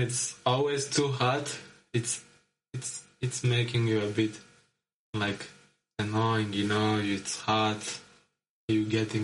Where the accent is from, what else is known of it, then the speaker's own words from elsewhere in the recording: Uzbekistan; English is a second language; now in Vilnius, Lithuania; And I'm from the Uzbekistan, mm-hmm. the sunny country.